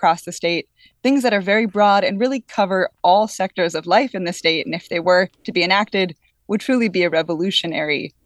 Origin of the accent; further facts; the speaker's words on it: California, United States; I grew up in California. I went to public school here